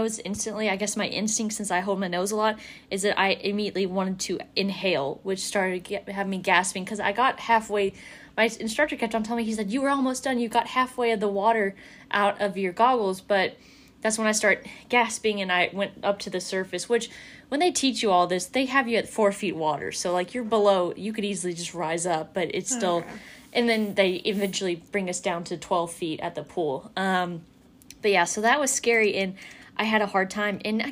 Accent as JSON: {"language": "English", "town": "Louisville", "region": "Kentucky", "country": "United States", "said": "We're from Louisville, but it's like, people, it's so weird to watch on TV"}